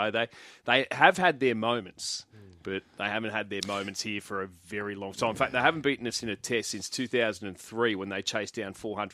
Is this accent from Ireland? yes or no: no; Australia; As an Australian, you were genuinely just, you knew, it was like warning.